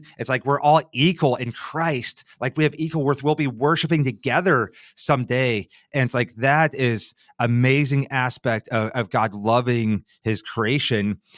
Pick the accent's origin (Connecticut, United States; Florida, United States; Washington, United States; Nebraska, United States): Nebraska, United States; You know, I grew up farm in Nebraska